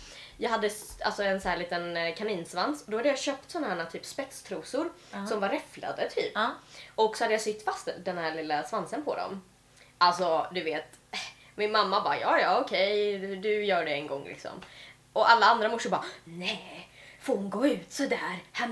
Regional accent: United States; där jag växte upp i USA

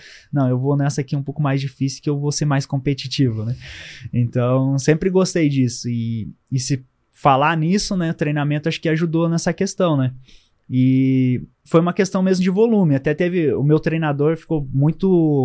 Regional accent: Caçador, Santa Catarina, Brazil; born there; now in Senador Amaral, Brazil; Porque eu sempre vivi em cidades com altimetria muito, muito grande. Então, Caçador, lá onde eu nasci, também era assim, e aonde eu tô morando, Senador Amaral também.

